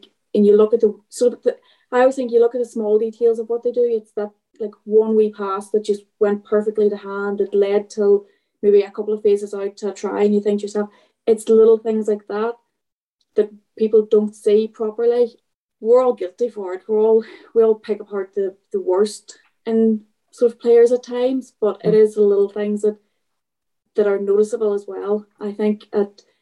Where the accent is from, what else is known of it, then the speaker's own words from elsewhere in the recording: Ireland; As us Irish, we are pessimists in some sense.